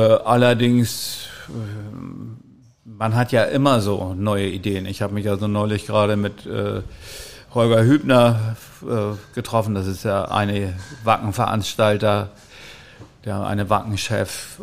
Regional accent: Uelzen, Lower Saxony, Germany; Ich komme ja aus der Heide, aus der Ostheide, Uelzen. Bin ich dann halt in die Nordheide gezogen.

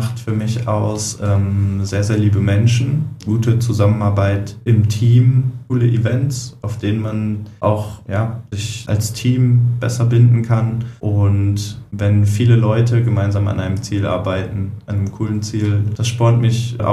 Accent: North Rhine-Westphalia, Germany; born there; now in Saarland, Germany; Ich komme gebürtig aus dem Münsterland, wohne allerdings jetzt im Saarland

